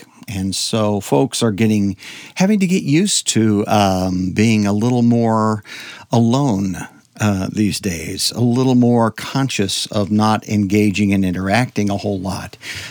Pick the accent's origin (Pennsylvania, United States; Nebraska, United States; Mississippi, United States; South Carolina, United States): Nebraska, United States; I grew up in Nebraska, so it wasn't a big shock to me